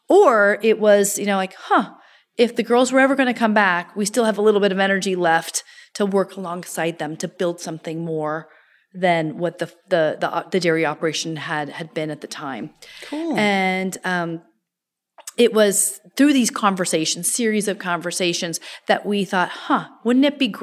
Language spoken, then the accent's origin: English; Point Reyes, California, United States; born and raised in Point Reyes, the small local town where we're from.